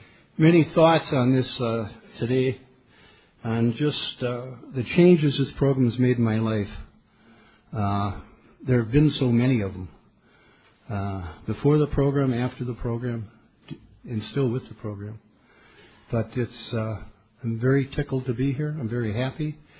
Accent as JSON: {"language": "English", "town": "Heartland", "region": "Wisconsin", "country": "United States", "said": "I'm an alcoholic. I'm from Heartland, Wisconsin."}